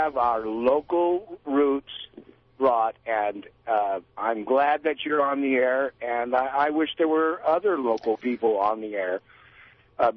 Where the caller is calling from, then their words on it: Atascadero, California, United States; I'm up in Atascadero.